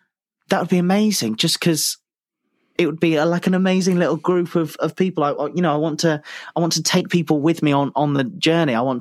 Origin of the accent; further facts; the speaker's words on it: United Kingdom; My accent probably did half the work for me. I feel like that the novelty of being a British person really helped me there.